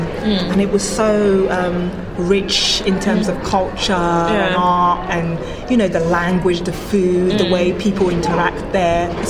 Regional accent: Nigeria; But especially like being Nigerian, even though Nigeria has loads of writers

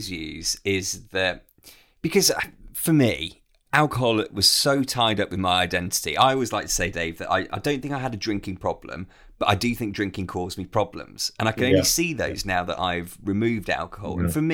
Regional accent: Birmingham, West Midlands, United Kingdom; I'm from Birmingham originally

